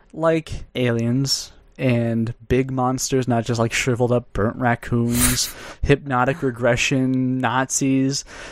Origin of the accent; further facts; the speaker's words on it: Montauk, New York, United States; this is based on the Montauk Project, which is like in my hometown.